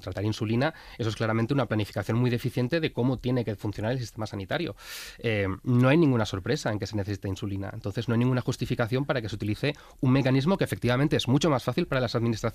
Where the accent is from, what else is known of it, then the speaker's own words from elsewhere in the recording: Asturias, Spain; Yo soy de Asturias, entonces me interesa mucho lo que está pasando allí